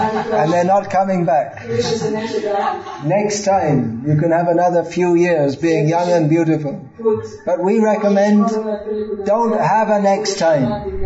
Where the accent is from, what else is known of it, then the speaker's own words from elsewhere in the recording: United Kingdom; I'm from Britain. I was born in Britain.